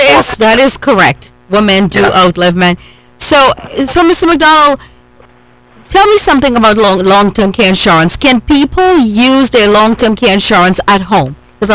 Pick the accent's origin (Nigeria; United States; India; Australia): India; In our culture, we rely on our children. You know, I'm Indian, you know, and that's part of our culture